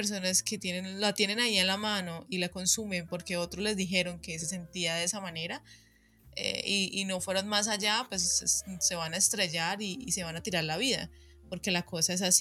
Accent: Colombia; nosotros como colombianos, porque como vos decís, nos conocen mundialmente por la droga

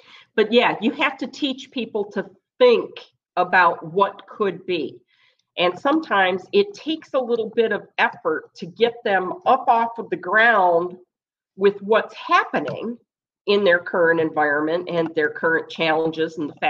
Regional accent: Michigan, United States; now in Texas, United States; Now, those of you who know me know I'm from Michigan, but I'm not living in Michigan. I'm living in Texas.

